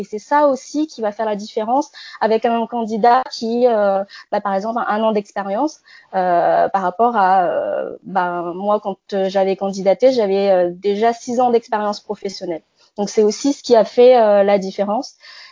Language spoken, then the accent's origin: French; New Caledonia; moi je viens de Nouvelle-Calédonie où je suis née et où j'ai passé mon bac là-bas